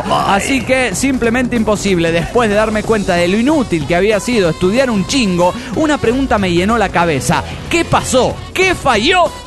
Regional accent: Mexico City, Mexico; del DF mexicano.

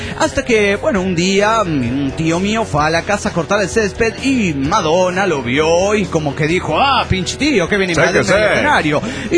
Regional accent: Mérida, Yucatán, Mexico; Hola, soy … de Mérida, Yucatán, México.

